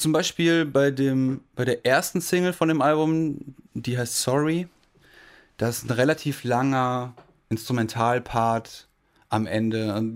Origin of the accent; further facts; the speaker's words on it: Germany; also ich finde gerade so für mich als Deutscher, wo man immer so, man hat immer diese Uhr irgendwo in sich drin